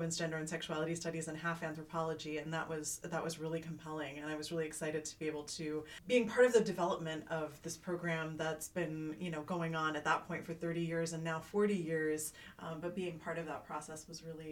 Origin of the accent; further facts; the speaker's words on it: Hawaii, United States; also born or lived in Virginia / Taiwan / Germany / Singapore; I was born in Virginia, but lived until I was 10 in Hawaii. My dad was in the Foreign Service, so I lived in Taiwan, Germany, Singapore, Austria, went to college in Florida